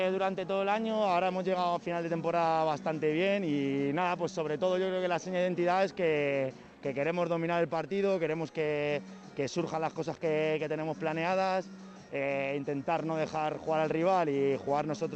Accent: San Sebastián de los Reyes, Community of Madrid, Spain; que al final duermo en mi casa, que yo todo vivo aquí en Sanse, soy de Sanse.

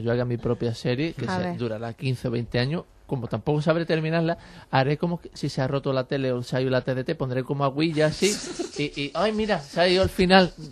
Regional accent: Algeciras, Andalusia, Spain; moved away as an adult; now in Madrid, Spain; hace 12 años, yo soy de Algeciras, dije, me voy a Madrid. Imagínate, yo dejé mi familia, yo tenía mi trabajo

